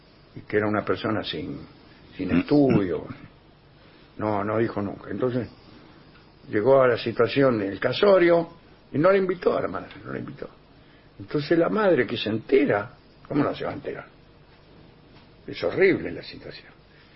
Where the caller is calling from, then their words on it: Calchaquí, Santa Fe, Argentina; de Calchaquí, Santa Fe. Los escucho de vez en cuando